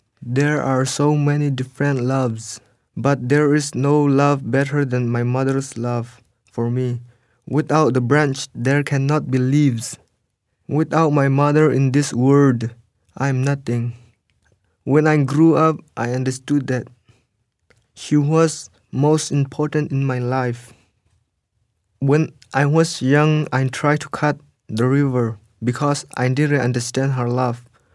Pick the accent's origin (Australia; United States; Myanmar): Myanmar; English is a second language; moved away; I am a refugee from Burma.